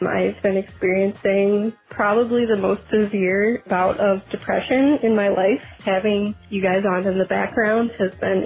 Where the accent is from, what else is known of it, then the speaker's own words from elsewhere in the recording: New York, United States; now in Orlando, United States; I'm listening from Orlando, Florida, but I'm originally from upstate New York.